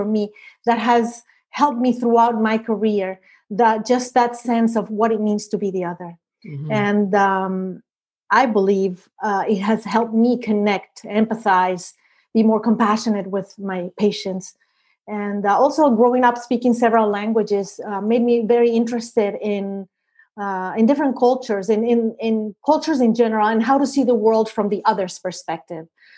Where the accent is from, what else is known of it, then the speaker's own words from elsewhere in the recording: Venezuela; English is a second language; moved away as an adult; And when I came here, I realized that I became the other with my accent and with the country that I came from, Venezuela.